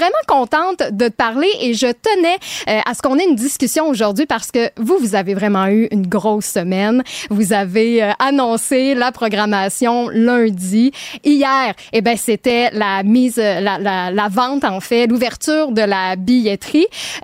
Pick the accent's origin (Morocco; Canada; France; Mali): Canada; Quebec; moi, je suis une fière charlevoisienne